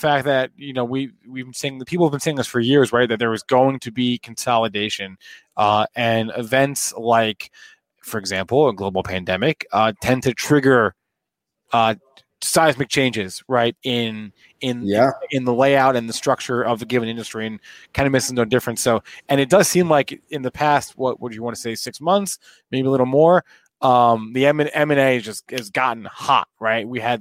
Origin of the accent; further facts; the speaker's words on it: New Jersey, United States; New Jersey, come on, dirty Jersey, the armpit of America, represent.